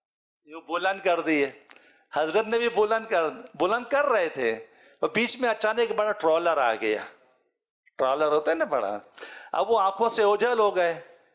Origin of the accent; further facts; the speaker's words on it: Mardan, Khyber Pakhtunkhwa, Pakistan; first language Pashto; Urdu is a second language; مادری زبان میری پشتو ہے, پیدائش یہاں کی ہے تو اردو صاف ہو گئی ہے اور پشتو ذرا آگے پیچھے ہو گئی. ہم لوگ مردان سے تعلق ہے